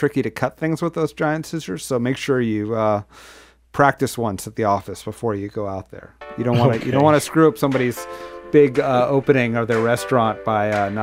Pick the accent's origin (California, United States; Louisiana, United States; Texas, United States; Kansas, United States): California, United States; Santa Cruz; Okay. So, and I grew up in Santa Cruz.